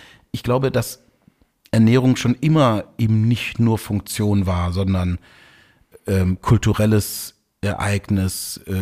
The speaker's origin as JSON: {"language": "German", "town": "Stuttgart", "region": "Baden-Württemberg", "country": "Germany", "tie": "born or raised there", "said": "ich bin ja in Stuttgart aufgewachsen"}